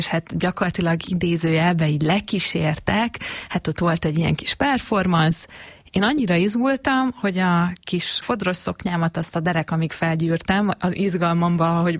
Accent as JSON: {"language": "Hungarian", "country": "Hungary", "said": "meg ugye magyar vagyok, tehát anyukámmal én magyarul beszéltem, nekem a magyar az anyanyelvem, és szerbül nehezebben is beszélek"}